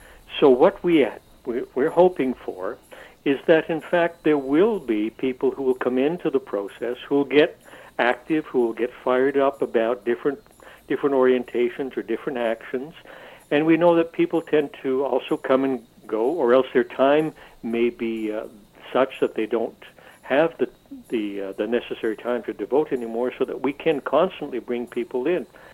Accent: Coaticook, Quebec, Canada; I was born in Quaticook, mm-hmm. and I grew up here. I was educated a little bit all over the country

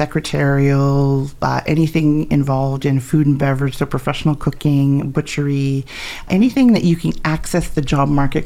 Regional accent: Knowlton, Quebec, Canada; I'm born and raised in Lac Brome, specifically right here in Knowlton. Pretty deep family roots with my family coming over.

